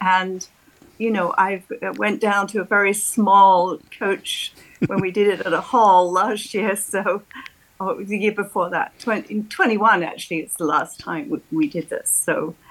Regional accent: England, United Kingdom; now in Northwest Indiana, United States; I came from England and I've seen it done over there

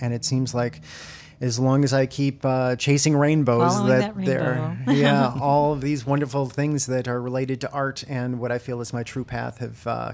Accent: Michigan City, Indiana, United States; Yeah, I was born in Michigan City at a good old St. Anthony's Hospital.

